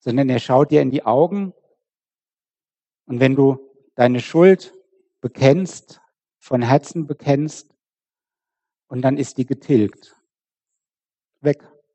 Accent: Kirchheim, Germany; Ich komme aus Kirchheim, da wurde eine Umgehungsstraße gebaut.

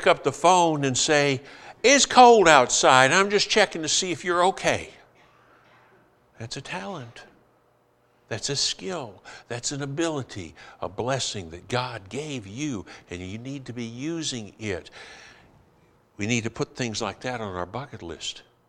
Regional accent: United States; I'm a Christian first and I'm American second

